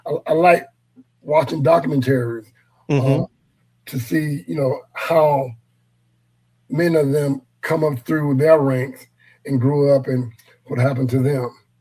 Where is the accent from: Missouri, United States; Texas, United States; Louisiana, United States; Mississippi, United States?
Mississippi, United States; I meet people, like I said, I grew up in Mississippi.